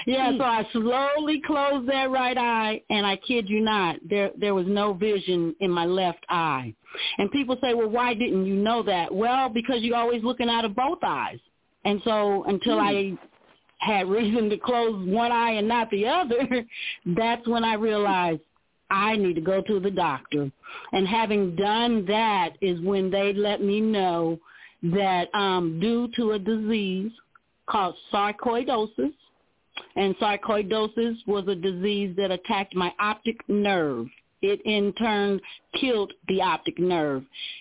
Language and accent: English; Indianapolis, Indiana, United States; My hometown is Indianapolis, Indiana, capital city here in the Midwest states. Graduated from Arsenal Tech High School.